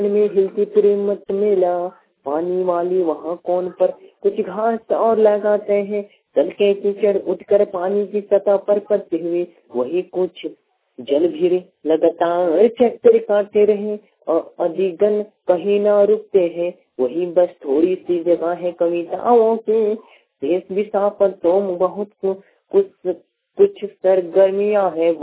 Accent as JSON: {"language": "Hindi", "town": "Barwadih", "region": "Jharkhand", "country": "India", "tie": "born or raised there", "said": "जो कि मैं श्री डिपो के थाना बरवाड़ी जिला लातेहर के रहने वाला हूँ"}